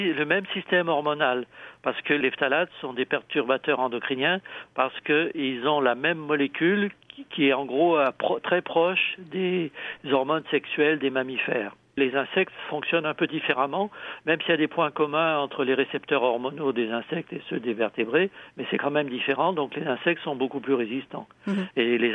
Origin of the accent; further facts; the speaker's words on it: Belgium; l'Asius niger, que l'on a partout chez nous, en Belgique aussi.